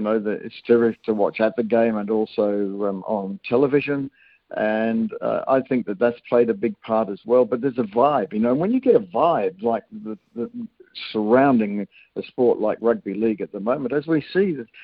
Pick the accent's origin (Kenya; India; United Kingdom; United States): Kenya; now in Australia; I was brought up in Kenya, but when we first got to Australia, I went to a boarding school there